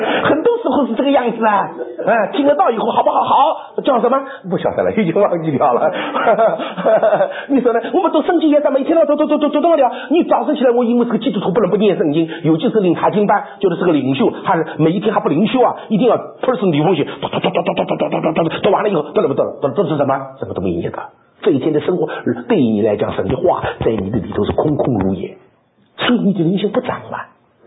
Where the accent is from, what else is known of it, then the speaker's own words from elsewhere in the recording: China; 我们中国人聪明，但不肯用功。